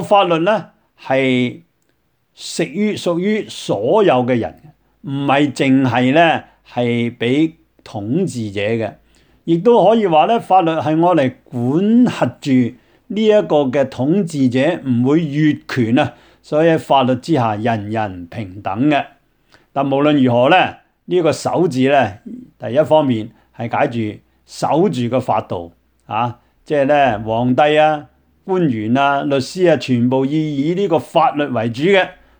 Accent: Guangdong, China; 我哋广东人叫做盐蛇。

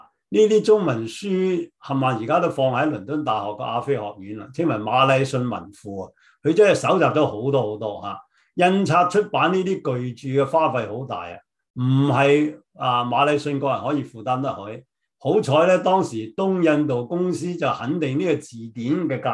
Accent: Guangdong, China; 我们广东人有很多广东的我们广东话那些个来源都不清楚的。

